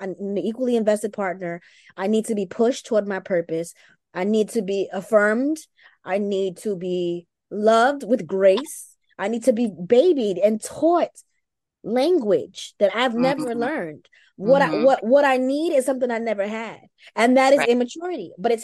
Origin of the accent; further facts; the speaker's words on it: Brooklyn, New York, United States; I have never had the luxury of being absent-minded around a man because I am from Brooklyn. I'm a Brooklyn gangster.